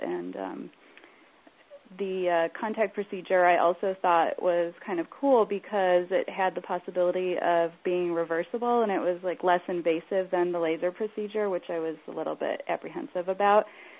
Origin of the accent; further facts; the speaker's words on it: Burbank, California, United States; I'm from Burbank, California